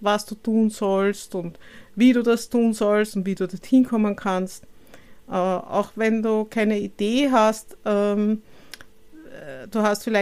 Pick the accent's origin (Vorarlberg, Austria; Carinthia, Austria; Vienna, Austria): Vienna, Austria; born there; Ich bin 56 Jahre alt, lebe in Wien, bin auch gebürtige Wienerin